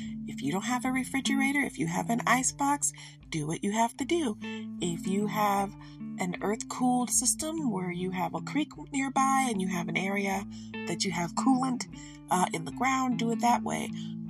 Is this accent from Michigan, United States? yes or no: yes; Michigan, United States; I'm from Michigan. What do you want from me?